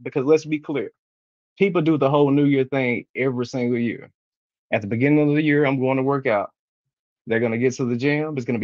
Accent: Mississippi, United States; As I mentioned to you before we got on, I'm from Mississippi, the poorest state in the country.

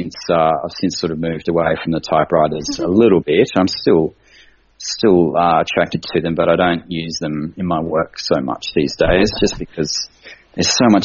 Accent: Toowoomba, Queensland, Australia; I was a real aficionado when I was growing up in Toowoomba in the 70s and early 80s.

